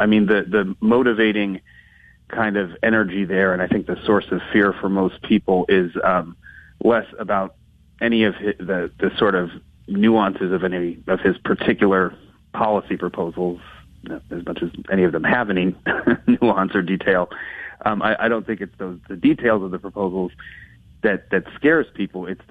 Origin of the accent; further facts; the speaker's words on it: Dearborn, Michigan, United States; You know, I grew up in Dearborn. I now live a bit outside of that community